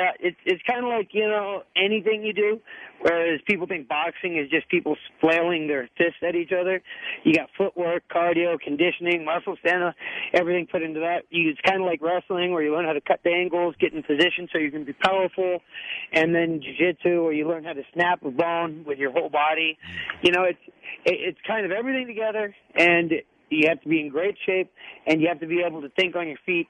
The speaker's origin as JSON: {"language": "English", "town": "Torrance", "region": "California", "country": "United States", "tie": "born there", "said": "I was born in Torrance"}